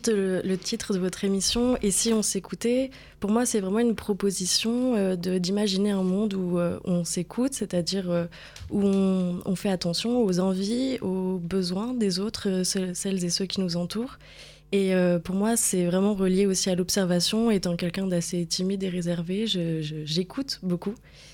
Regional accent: London, United Kingdom; moved away as an adult; now in Marseille, France; J'ai grandi à Londres et je suis arrivée à Marseille pour faire mes études aux Beaux-Arts, donc en 2019.

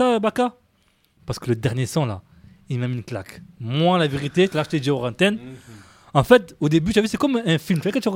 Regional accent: Comoros; Artiste et surtout comorien, comme j'aimais le répéter

